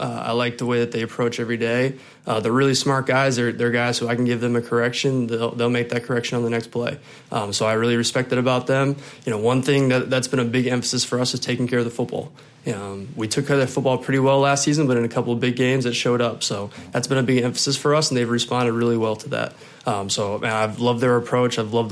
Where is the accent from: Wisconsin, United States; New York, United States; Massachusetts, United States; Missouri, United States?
Wisconsin, United States; I'm originally from Wisconsin. I played college football at Liberty University in Virginia.